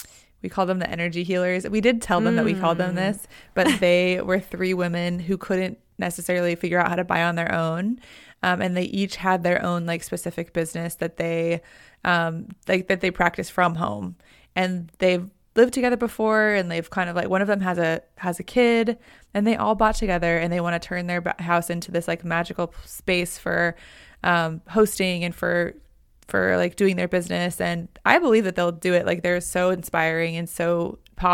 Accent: Houston, Texas, United States; when you think about cities, I'm from Houston, everything is an hour away.

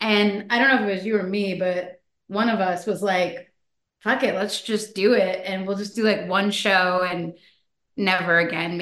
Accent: Connecticut, United States; now in Los Angeles, United States; I'm from Connecticut and he's from Vegas. We've been living in LA for many years now.

